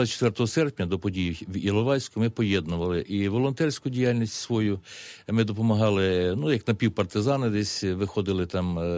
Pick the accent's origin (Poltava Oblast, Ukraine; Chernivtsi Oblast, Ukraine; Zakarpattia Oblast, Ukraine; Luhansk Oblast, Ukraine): Zakarpattia Oblast, Ukraine; Ну, от і в зв'язку з тим, що ми з Закарпаття